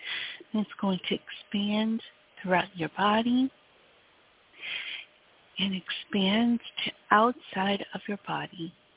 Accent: Wisconsin, United States; as you may know

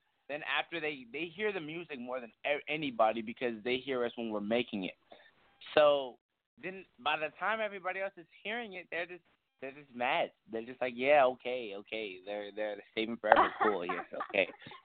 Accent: Chicago, Illinois, United States; Come on, we're from Chicago, where they make these weird pizzas.

